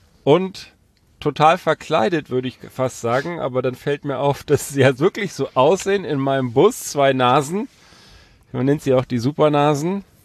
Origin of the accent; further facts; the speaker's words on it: Berlin, Germany; also born or lived in Hesse; Ich bin Berliner, wenn überhaupt.